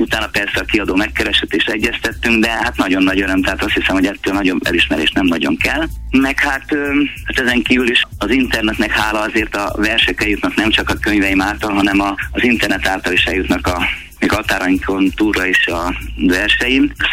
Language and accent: Hungarian; Öregcsertő, Bács-Kiskun, Hungary; Öregcsertőn a szülőfalumban